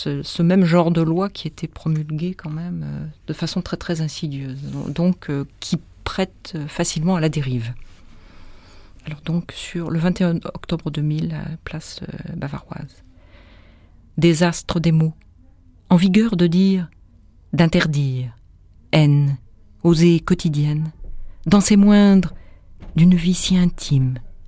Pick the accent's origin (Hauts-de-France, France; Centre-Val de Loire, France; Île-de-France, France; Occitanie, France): Île-de-France, France; Paris; born there; Et il se trouve que je suis née à Paris, rue Galvani.